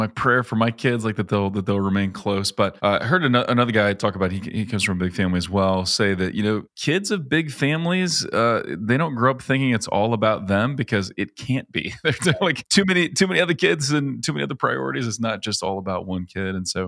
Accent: Springfield, Missouri, United States; And then you guys opened a store in my hometown, Springfield, Missouri.

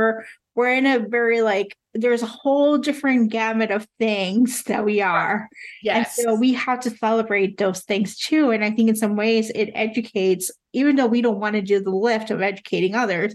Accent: Puerto Rico; I grew up in Puerto Rico

